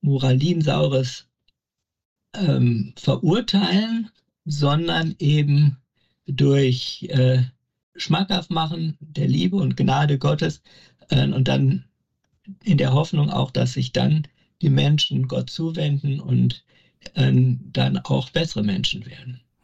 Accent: Wesel, North Rhine-Westphalia, Germany; komme gebürtig aus der Pfarrei Herz Jesu in Wesel

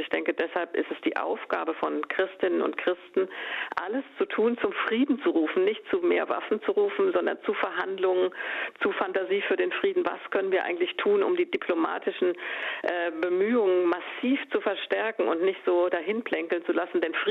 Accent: Germany; Aber ich denke, wir als Deutsche müssen überlegen, was wir tun.

